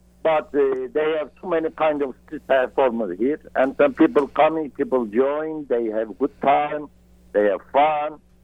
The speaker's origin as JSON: {"language": "English", "country": "Turkey", "lives_now": "Las Vegas, United States", "said": "Originally, I'm from Turkey."}